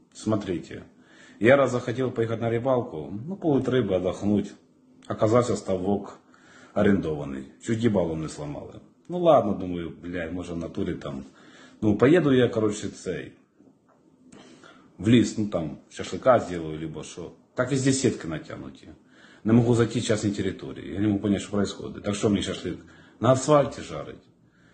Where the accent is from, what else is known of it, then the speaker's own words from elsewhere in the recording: Ukraine; Вот у меня вопрос к украинцам. Я тоже украинец.